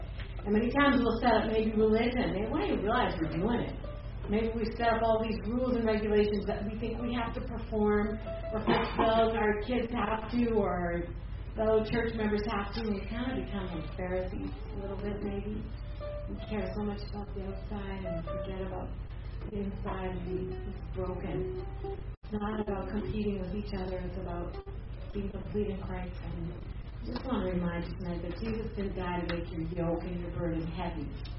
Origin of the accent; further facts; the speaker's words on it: Oklahoma, United States; born there; Well, I was born in Oklahoma. It's pretty nice.